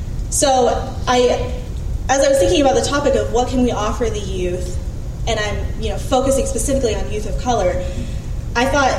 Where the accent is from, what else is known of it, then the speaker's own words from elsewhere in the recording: Vancouver, Washington, United States; also born or lived in Provo, Utah / Hawaii; I was born in Provo. I lived in Hawaii for a little, but most of my life I've lived in Vancouver, Washington area.